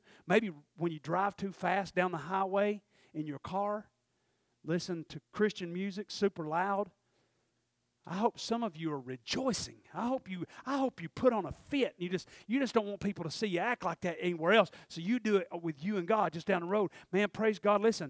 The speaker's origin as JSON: {"language": "English", "region": "Tennessee", "country": "United States", "tie": "born or raised there", "said": "I was born and raised in Polk County, Tennessee. My family's so small, most of them's gone."}